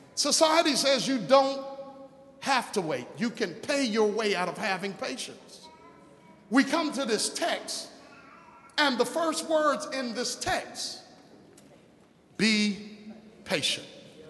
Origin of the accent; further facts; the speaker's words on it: New York, United States; growing up in New York, I had never referred to that meal we eat after in the evening time.